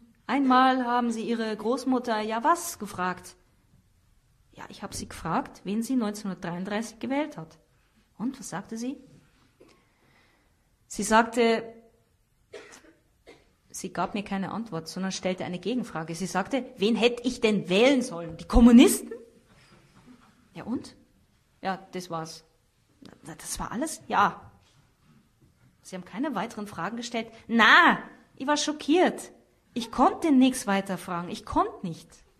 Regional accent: Bavaria, Germany; born there; Ich, gebürtiger Bayer

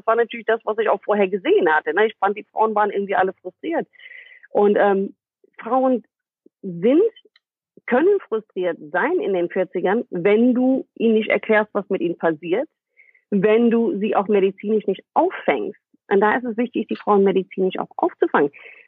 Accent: United States; German is a second language; now in Germany; Du weißt, ich bin Amerikanerin, ne?

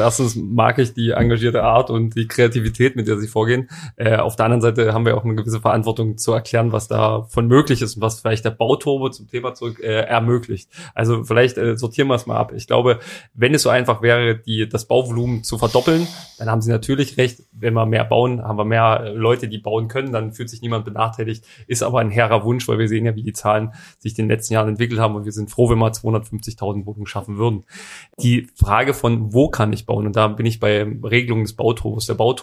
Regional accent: Bautzen, Saxony, Germany; weil ich komme ja aus Bautzen, das ist der Kritikpunkt

